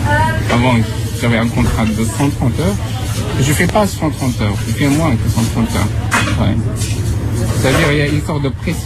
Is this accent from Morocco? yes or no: yes; Morocco; now in France; Oui. Moi, je suis marocain.